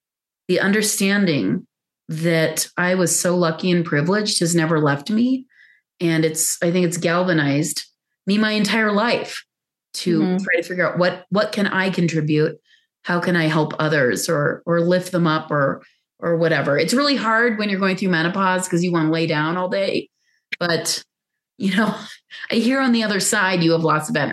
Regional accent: Pakistan; I grew up in Pakistan.

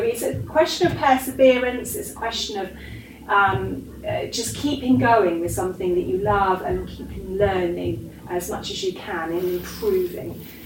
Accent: Norwich, East of England, United Kingdom; also born or lived in Aberdeen / Winchester; And then I spent the first 7 years living in Winchester, which is much further south, so like the other side of London, quite near the coast. And then I moved to Norwich. So I really grew up most of my time in Norwich.

